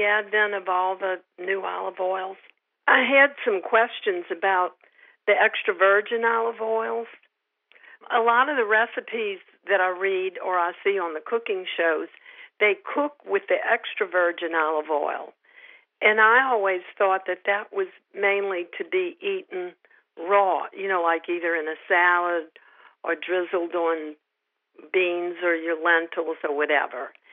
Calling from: Slidell, Louisiana, United States; In Slidell, Louisiana. It's kind of across the lake from New Orleans.

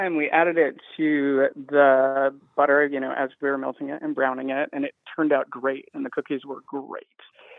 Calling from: Philadelphia, Pennsylvania, United States; I am calling from Philadelphia.

